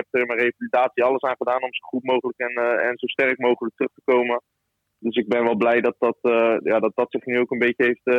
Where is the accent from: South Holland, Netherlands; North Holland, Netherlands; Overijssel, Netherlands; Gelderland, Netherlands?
South Holland, Netherlands; Rotterdam; ik kom natuurlijk zelf uit Rotterdam.